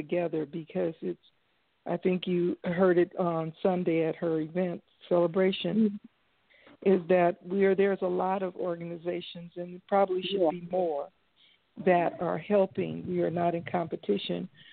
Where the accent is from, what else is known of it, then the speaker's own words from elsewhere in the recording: Arizona, United States; now in Los Angeles, United States; I'm from Arizona. I'm working here in Arizona. I have some business to take care of, but I live in Los Angeles on a regular basis.